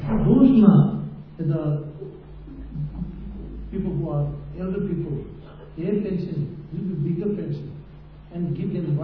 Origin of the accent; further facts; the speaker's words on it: Russia; Russian is a second language; я как Россия, да, я россиянин, у меня есть слово, да?